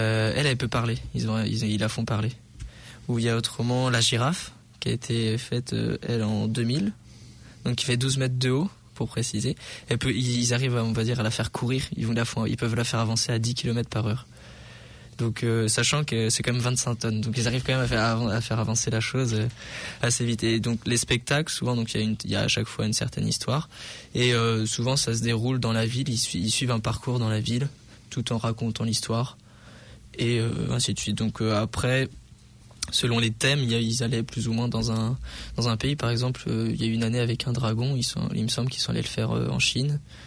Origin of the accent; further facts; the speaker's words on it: Nantes, Pays de la Loire, France; also born or lived in Toulouse, France; Mais du coup, je suis né à Nantes, j'ai grandi à Nantes et après pour mes études, je suis allé à Toulouse.